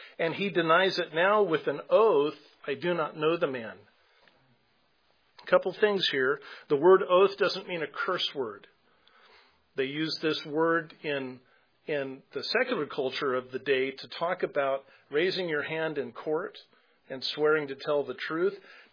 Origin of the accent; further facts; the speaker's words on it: California, United States; I was born and raised in California. Linda was too, Southern California. And I know it comes out in the way that I talk.